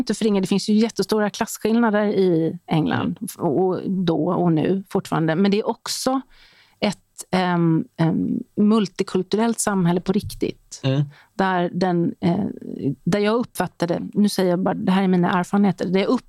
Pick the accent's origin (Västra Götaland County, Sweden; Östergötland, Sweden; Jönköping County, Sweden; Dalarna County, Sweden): Västra Götaland County, Sweden; Gothenburg; Jag tyckte att det var väldigt konformistiskt i Göteborg där jag växte upp.